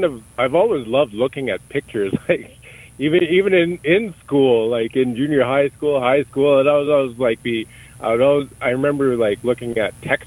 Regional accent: Calgary, Alberta, Canada; I grew up actually in the traditional territory of the Forest Lawn community here in Calgary. So I'm born and raised here in Calgary, and I graduated from the Plains Indians Cultural Survival School

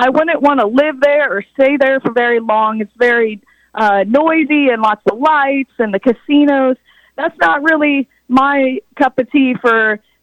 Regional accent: Emporia, Kansas, United States; Yes, so I grew up here in Emporia, Kansas, and I grew up playing sports and doing activities like a lot of other kids

